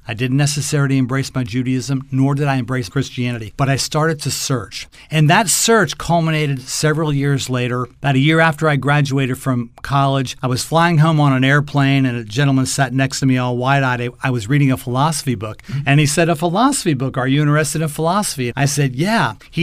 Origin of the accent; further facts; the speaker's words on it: Florida, United States; Growing up in Florida, my mom introduced me to tennis as a boy, started playing competitive tournaments when I was 10 years old, was state ranked in Florida